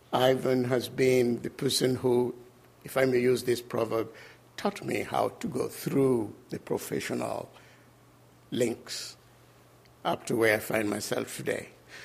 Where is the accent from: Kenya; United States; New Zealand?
Kenya; I'm a Kenyan.